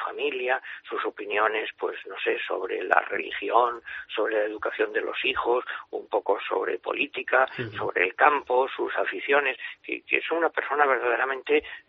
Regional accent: Valencian Community, Spain; los cuatro pues somos valencianos

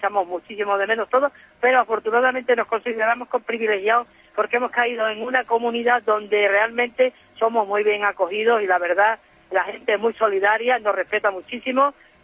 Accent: Cáceres, Extremadura, Spain; Tiempo, que soy cacereña.

